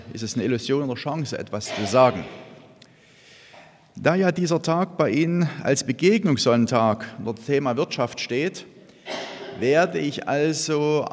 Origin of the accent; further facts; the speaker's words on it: Lichtenau, Saxony, Germany; ich komme aus Lichtenau, Auerswalde, bin in der landeskirchlichen Gemeinde, in der Landeskirche, dort Mitglied in der, Glied in der Gemeinde.